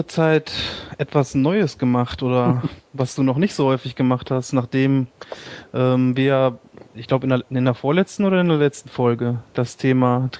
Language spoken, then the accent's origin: German; North Rhine-Westphalia, Germany; born there; ich komme ursprünglich, geboren bin ich im Kreis Borken, und da sagte man das so ganz normal, Leitungswasser